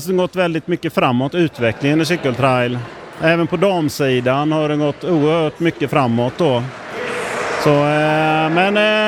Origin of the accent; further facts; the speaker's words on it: Falkenberg, Halland County, Sweden; Nej, det gör jag inte. Jag kommer från Falkenberg